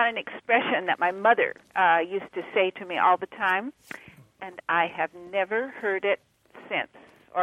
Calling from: San Diego, California, United States; San Diego.

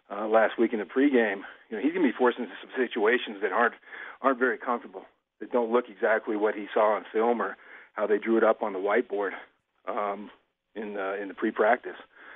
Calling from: Denver, Colorado, United States; I ran for higher ground, man. I'm calling you from Denver, Colorado.

